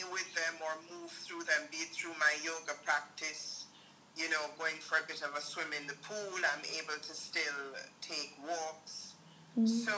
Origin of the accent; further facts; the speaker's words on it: Jamaica; now in Bali, Indonesia; I am from Jamaica. I presently live in Bali.